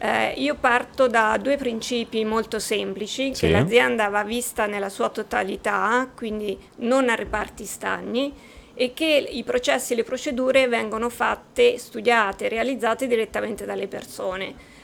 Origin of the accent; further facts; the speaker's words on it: Arezzo, Tuscany, Italy; Sono di Arezzo e quindi insomma sono felice di essere qua